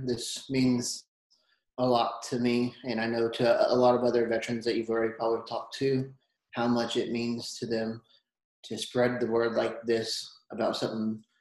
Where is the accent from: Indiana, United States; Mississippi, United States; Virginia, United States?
Indiana, United States; Bainbridge; I was born and raised in Indiana. Bainbridge was my main area, basically Indianapolis area.